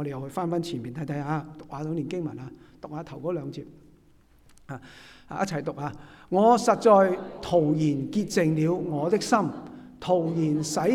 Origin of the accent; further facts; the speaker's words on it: China; 我們中國人都是這樣說的